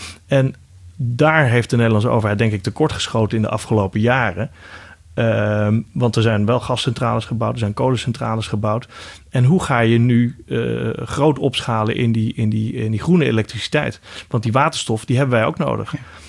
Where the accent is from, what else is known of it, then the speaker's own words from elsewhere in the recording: Kuinre, Overijssel, Netherlands; born there; Ik ben geboren in Kuinderen. En dat ligt op de grenzen van Overijssel en Friesland, vlakbij Emmeloord.